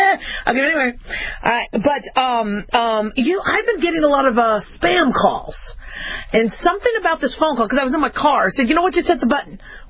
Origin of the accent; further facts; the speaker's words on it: Phoenix, Arizona, United States; also born or lived in Los Angeles; was born in L.A., and I'm in L.A. all the time, so I know L.A. I grew up also in Phoenix, so I know Phoenix really well.